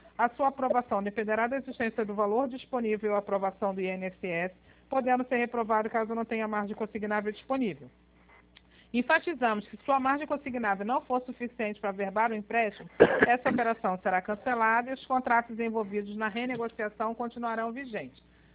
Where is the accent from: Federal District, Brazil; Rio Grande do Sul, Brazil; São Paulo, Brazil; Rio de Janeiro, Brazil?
Rio de Janeiro, Brazil; Nova Iguaçu; sou de Nova Iguaçu.